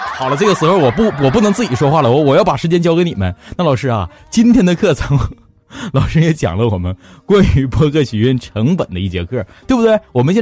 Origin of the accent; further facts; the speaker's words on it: Beijing, China; accent: Beijing; 我有一口浓重的京腔。